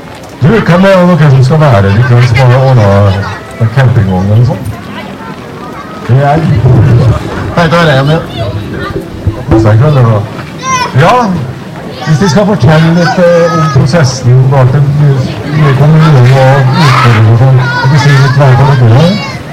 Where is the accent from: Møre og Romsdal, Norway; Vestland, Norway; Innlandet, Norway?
Møre og Romsdal, Norway; Kristiansund; Men jeg må fortelle, jeg kommer jo fra Kristiansund